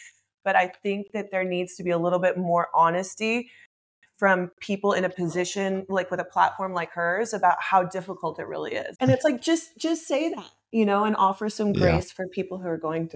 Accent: Texas, United States; You know, I'm from Texas, which is not a very progressive state, but I do have very progressive liberal parents.

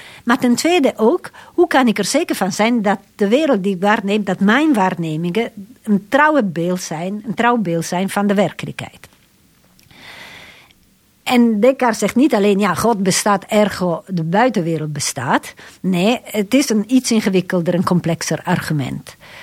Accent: Italy; accent: Italian; Dutch is a second language; mijn eigen stem en mijn Italiaans accent niet te horen

